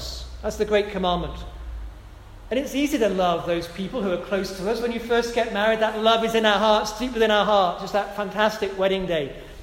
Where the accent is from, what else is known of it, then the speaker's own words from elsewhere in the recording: London, United Kingdom; I grew up in London in the 70s when there were bombs going off in London, in Manchester, in Birmingham.